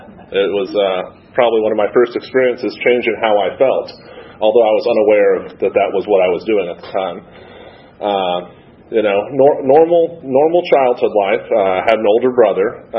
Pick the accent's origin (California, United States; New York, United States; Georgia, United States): Georgia, United States; Newnan; born there; My mom's from Colorado, and although I was born in Noonan, Georgia, believe it or not.